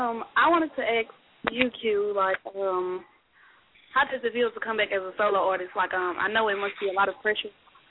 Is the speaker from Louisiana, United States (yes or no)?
yes; Louisiana, United States; I'm from Louisiana, Angel, Louisiana.